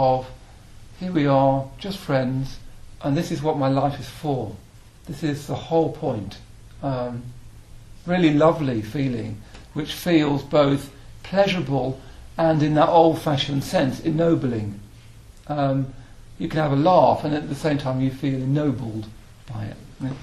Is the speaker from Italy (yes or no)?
no; Midlands, United Kingdom; And I come from the Midlands